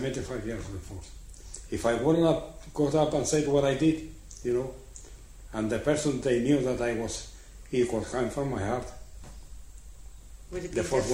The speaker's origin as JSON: {"language": "English", "country": "Gibraltar", "tie": "born there", "said": "I feel myself as a Gibraltarian because I was born in Gibraltar."}